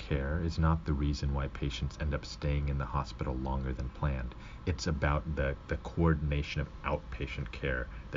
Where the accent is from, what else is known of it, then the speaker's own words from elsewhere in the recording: Khyber Pakhtunkhwa, Pakistan; born there; I was born in the Himalayas, actually, in a really tiny town just outside of another small town called Abbottabad in Pakistan.